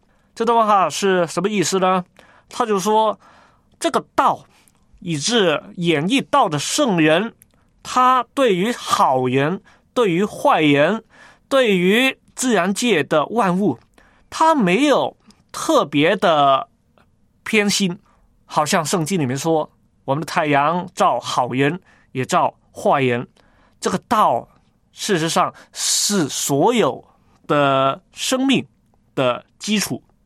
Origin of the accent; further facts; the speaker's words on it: China; 神一直关心我们中国人